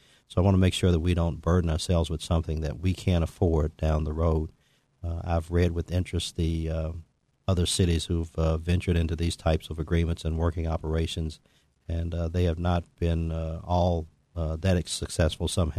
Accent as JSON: {"language": "English", "town": "Lexington", "region": "Kentucky", "country": "United States", "said": "But at the same time, I'm from Lexington. I did 35 years of public service"}